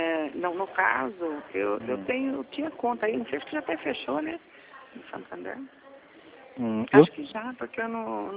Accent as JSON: {"language": "Portuguese", "town": "Campinas", "region": "São Paulo", "country": "Brazil", "said": "Não, sou de Campinas."}